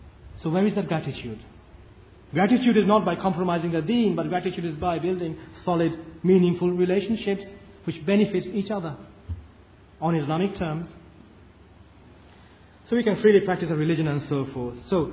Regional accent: United Kingdom; this trust needs to be fulfilled in Britain for us as British Muslims.

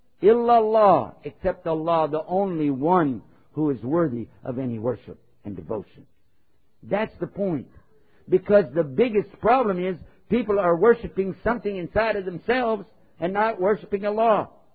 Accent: Texas, United States; And I'm from Texas. Don't mess with Texas.

